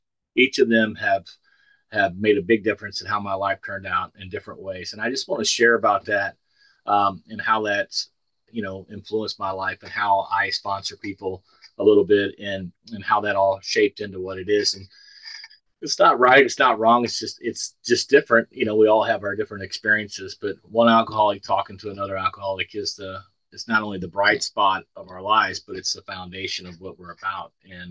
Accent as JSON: {"language": "English", "town": "St. Louis", "region": "Missouri", "country": "United States", "said": "I'm from St. Louis, Missouri."}